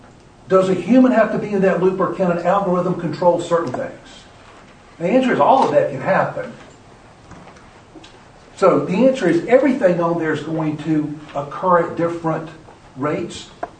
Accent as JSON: {"language": "English", "region": "South Carolina", "country": "United States", "said": "I'm from South Carolina, so I got to see, and I've been there for a number of years"}